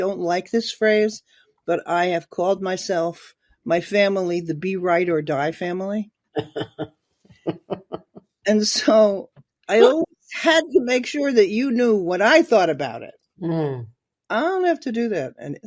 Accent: Mineola, New York, United States; born there; In Mineola, 1945. I was born right at the end of World War II.

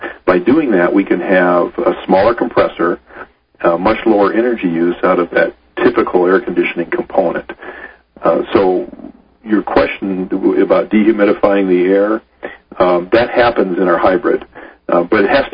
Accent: California, United States; I grew up in California so a long time ago

